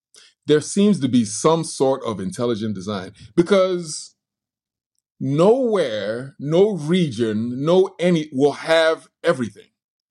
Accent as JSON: {"language": "English", "country": "Nigeria", "said": "Like, I'm Nigerian, right? And it's hot in Nigeria."}